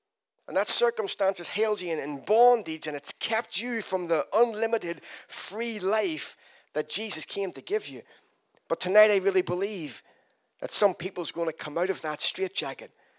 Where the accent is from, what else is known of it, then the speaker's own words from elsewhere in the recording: Ireland; now in England; I don't come from Calderdale. I come from Ireland. So if you can't understand my accent, just listen harder.